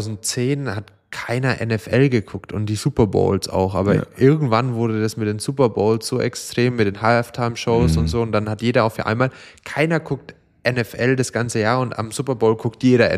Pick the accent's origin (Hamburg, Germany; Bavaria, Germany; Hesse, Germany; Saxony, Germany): Bavaria, Germany; Gerolzhofen; ich komme ja aus Gerolzhofen, diesen kleinen Kaff